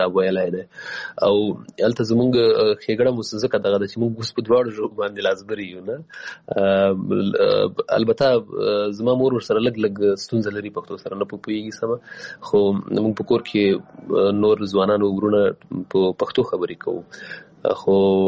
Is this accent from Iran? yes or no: no; Paktika, Afghanistan; also born or lived in Waziristan, Pakistan; زه پیدا شوی په وزیرستان کې یم بیا بیرته کډه شوی پکتیکا کې یم او پکتیکا غوندې یو ولایت کې یوه وړه سیمه چې هغوی تاجک نشینه یا دري ژبې دي